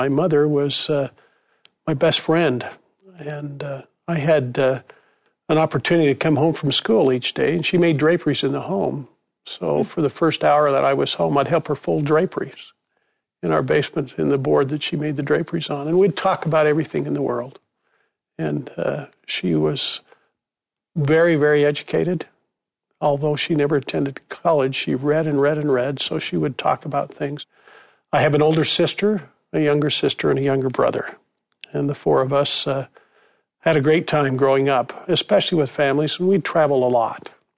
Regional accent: Salt Lake City, Utah, United States; Well, I grew up in Salt Lake City as well, in Salt Lake County.

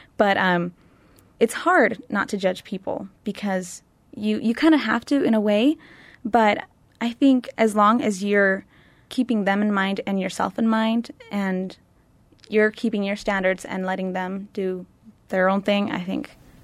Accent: Chile; now in Taylorsville, United States; I'm 18, and I'm from Chile, but I'm now living in Taylorsville, Utah.

